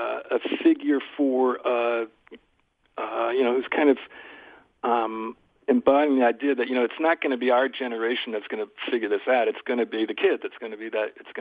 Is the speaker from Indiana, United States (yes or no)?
yes; Indianapolis, Indiana, United States; I grew up in Kurt Vonnegut's house in Indianapolis.